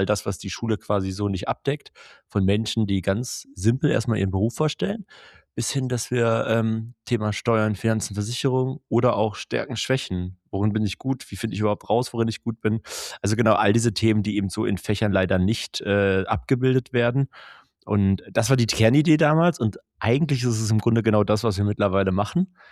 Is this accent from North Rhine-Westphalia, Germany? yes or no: no; Berlin, Germany; ich bin selber Berliner, also Berlin-Neuköllner sogar